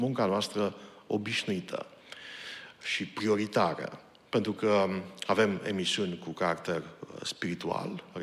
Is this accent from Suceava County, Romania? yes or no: yes; Suceava, Suceava County, Romania; în orașul nostru, Suceava, pentru că sunt originar din Suceava